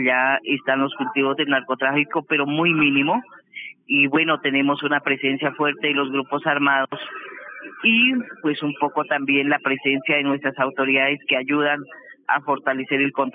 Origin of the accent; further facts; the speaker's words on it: Cauca, Colombia; primero yo soy de Tierra Adentro. Tierra Adentro es el municipio de Páez e Inza.